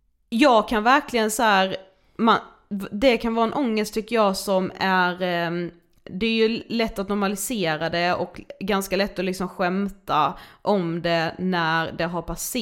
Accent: Karlshamn, Blekinge, Sweden; now in Stockholm, Sweden; varje gång jag är hemma i Karlshamn som ju vi är nu

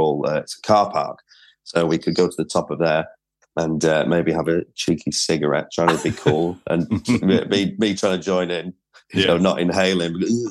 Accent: Preston, North West England, United Kingdom; moved away as an adult; I was, yeah. But I did leave. I think a lot of people find it hard to place my accent because I left at 18 and then didn't really return.

